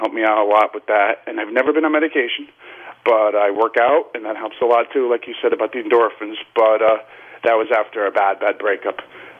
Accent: Connecticut, United States; now in Manhattan, United States; Real quick, I grew up in Connecticut, and I had toxic parents, bullied in high school.

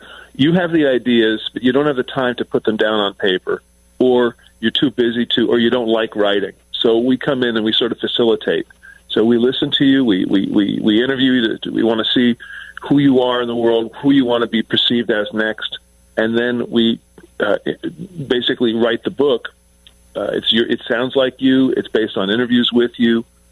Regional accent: Long Island, New York, United States; I grew up on Long Island

